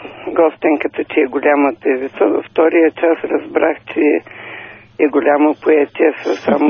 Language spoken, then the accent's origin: Bulgarian; Preselka, Burgas Province, Bulgaria; съм от Преселка